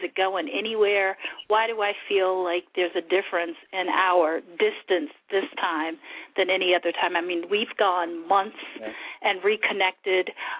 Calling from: Maryland, United States; I'm calling from Maryland.

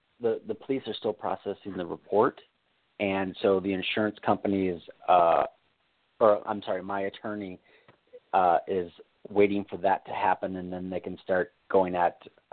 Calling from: California, United States; I'm calling from California.

